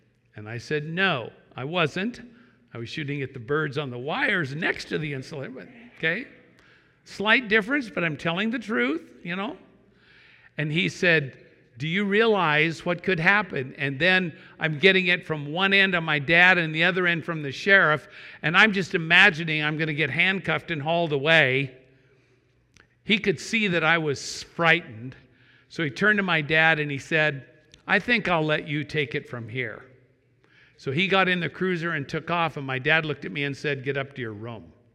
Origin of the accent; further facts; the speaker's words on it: Washington, United States; also born or lived in Moscow, Idaho; I grew up in Eastern Washington. My father was a planter, a church planter and a pastor. And during my junior high years, I lived in Moscow, Idaho.